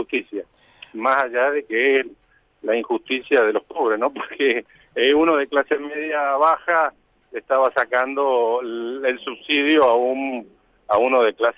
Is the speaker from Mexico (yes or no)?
no; Villaguay, Entre Ríos, Argentina; esa persona va a un alquiler hoy en una ciudad, yo soy de Villaguay.